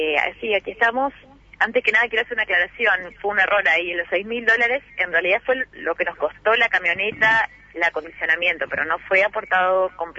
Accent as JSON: {"language": "Spanish", "town": "Cardona", "region": "Soriano", "country": "Uruguay", "tie": "born or raised there", "said": "terminamos la gira por Uruguay en una actividad que hicimos en Cardona el miércoles pasado, en la Plaza Deporte. Y bueno, Cardona es la ciudad en la que me crié"}